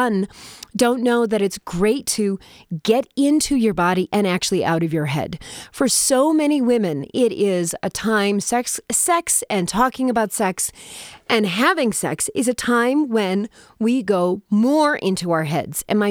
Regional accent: Minnesota, United States; I grew up in Minnesota. I call it the land of 10,000 treatment centers because it is so repressed.

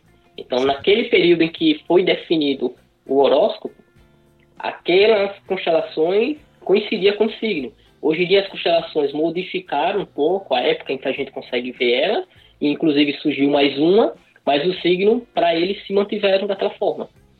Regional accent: Alagoas, Brazil; moved away; sou alagoano, vim de Alagoas para cá para trabalhar no IFSC.

